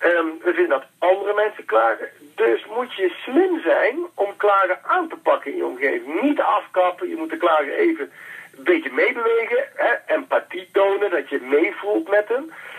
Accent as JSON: {"language": "Dutch", "town": "Eindhoven", "region": "North Brabant", "country": "Netherlands", "said": "Ik kom uit Brabant het Eindhoven"}